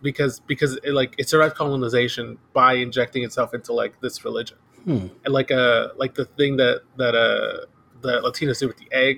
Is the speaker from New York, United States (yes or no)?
no; San Antonio, Texas, United States; now in California, United States; I moved to California from Texas. And so that's been pretty cool. San Antonio.